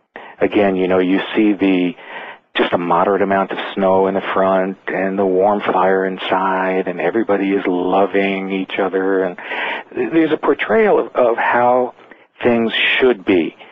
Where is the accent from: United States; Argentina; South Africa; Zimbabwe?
United States; New York City, New York; And, of course, I grew up in New York City, so you could reach each other even by subway.